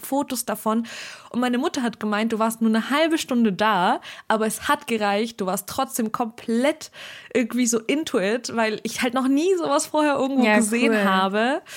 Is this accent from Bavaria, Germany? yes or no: yes; Bavaria, Germany; In Bayern, also, wo ich aufgewachsen bin.